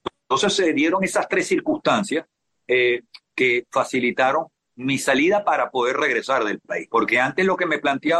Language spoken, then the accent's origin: Spanish; Venezuela; soy el venezolano que más tiempo ha durado en una embajada